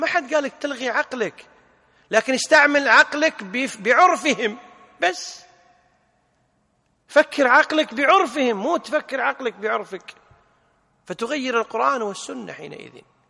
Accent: Kuwait; حنا عندنا بالكويت

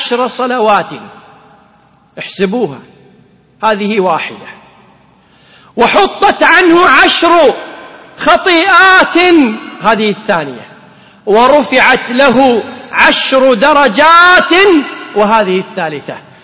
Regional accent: Kuwait; نصلي ونحن في بلدتنا في الكويت على الحبيب محمد صلى الله عليه وسلم

